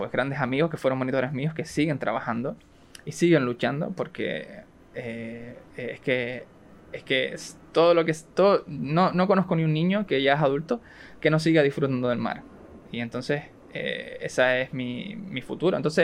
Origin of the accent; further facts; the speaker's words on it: Puerto del Rosario, Canary Islands, Spain; Puerto Rosario, donde yo nací, pues mi municipio